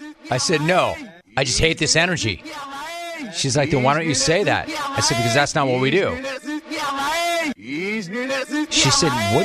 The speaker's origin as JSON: {"language": "English", "region": "California", "country": "United States", "tie": "born or raised there", "said": "It's the Valley. I grew up in the Valley. I rep the 818 hard."}